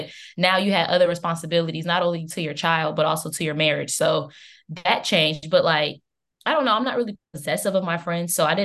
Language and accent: English; Atlanta, Georgia, United States; now in Barbados; Well, yeah, I'm from Atlanta, and currently living in Barbados for med school